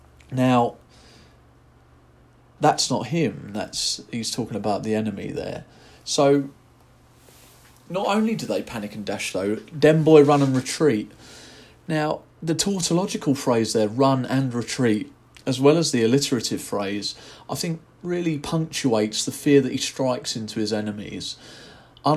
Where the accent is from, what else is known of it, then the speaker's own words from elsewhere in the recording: Gillingham, South East England, United Kingdom; I'm not from London, I'm from Gillingham in Kent